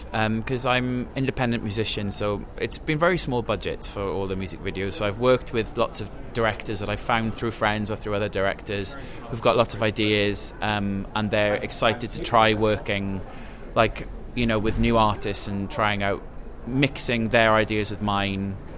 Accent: Wales, United Kingdom; I'm from Wales. I kind of live between New York and London.

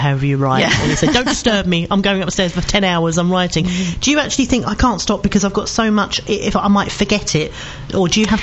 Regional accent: Seven Kings, London, United Kingdom; I'm from Essex, and they said, no, you're not from Essex, you're Seven Kings, that's London. I said, oh, no, when I was growing up, it was Essex.

